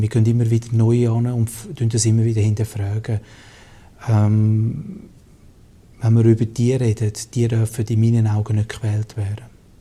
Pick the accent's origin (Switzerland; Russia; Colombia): Switzerland; weil Schoki als Schweizer ist schwierig zu verzichten.